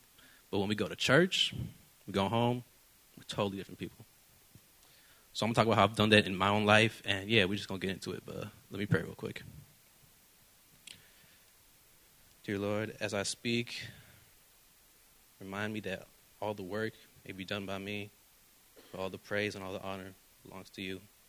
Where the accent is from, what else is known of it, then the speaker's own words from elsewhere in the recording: United States; born there; I was born and raised in the Salvation Army, but I'm actually the first one in my family tree to be born in the U.S. My parents are immigrants from Panama.